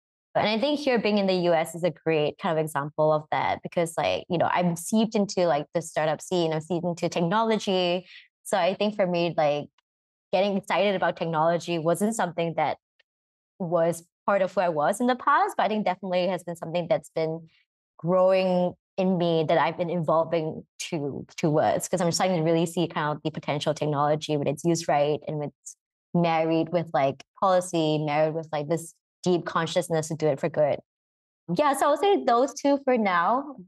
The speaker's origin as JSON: {"language": "English", "country": "Singapore", "tie": "born or raised there", "said": "how does being Singaporean and growing up in Singapore change and fed into the work that I did?"}